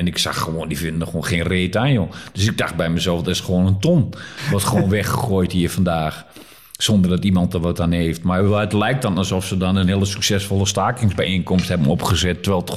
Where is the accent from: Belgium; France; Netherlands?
Netherlands; Diepenheim, Overijssel; Ik kom ook maar gewoon uit Diepenheim.